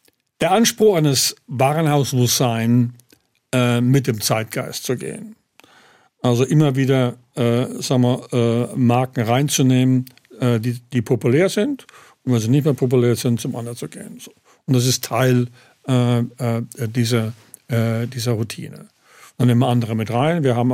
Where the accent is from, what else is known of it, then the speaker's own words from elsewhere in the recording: Mannheim, Baden-Württemberg, Germany; Ich bin in Mannheim aufgewachsen, meine ganze Kindheit dort verbracht. Also ich trage den Kurpfalz im Herzen sozusagen.